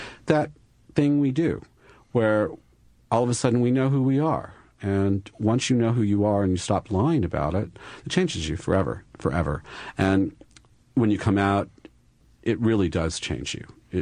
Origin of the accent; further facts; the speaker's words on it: Kansas, United States; I grew up in Kansas. I'm a Midwest boy.